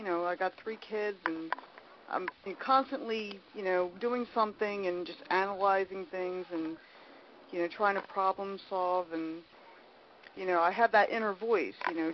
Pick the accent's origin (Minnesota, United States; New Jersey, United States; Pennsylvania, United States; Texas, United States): New Jersey, United States; Absecon; from Absecon, New Jersey.